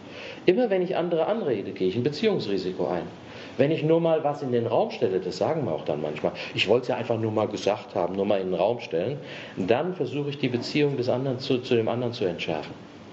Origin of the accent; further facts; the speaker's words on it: Hesse, Germany; now in Bavaria, Germany; Ich komme aus Hessen, da sagt man dappig, versteht man das hier in Bayern auch?